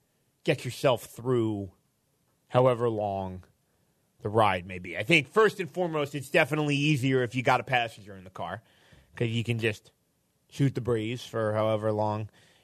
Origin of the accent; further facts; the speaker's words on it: Cherry Hill, New Jersey, United States; it's about 5 minutes from our home in Cherry Hill, New Jersey, my hometown.